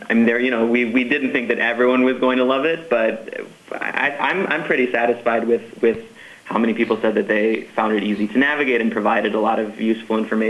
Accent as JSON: {"language": "English", "region": "Midwest", "country": "United States", "tie": "born or raised there", "said": "Growing up in the Midwest, you know, what's typical for me and a lot of my friends growing up was the Big Ten school with 50,000 students"}